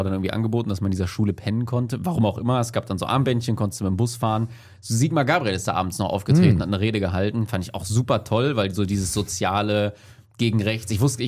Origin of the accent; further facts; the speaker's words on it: Paderborn, North Rhine-Westphalia, Germany; ich verbinde mit dieser Heimat, da wo ich aufgewachsen bin, vielleicht mich, was das angeht, so ein bisschen heimatlos, wenig Positives